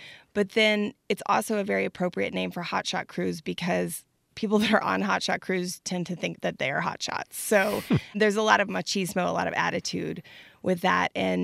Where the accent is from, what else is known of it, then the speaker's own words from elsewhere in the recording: Austin, Texas, United States; I grew up in Austin in a relatively urban environment, a very Texas culture environment.